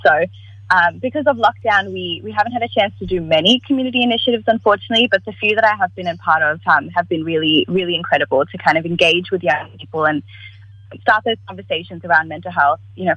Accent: South Africa; accent: South African; So I've lost my South African accent, so I think I can pronounce it a little better.

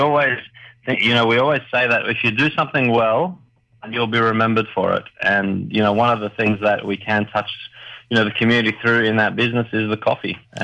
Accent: Granville, New South Wales, Australia; I grew up in Granville, and I went to St. Patrick's, Strathfield

